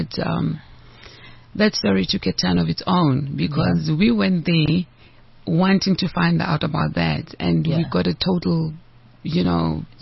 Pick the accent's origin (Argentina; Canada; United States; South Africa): South Africa; So I'm South African Swazi.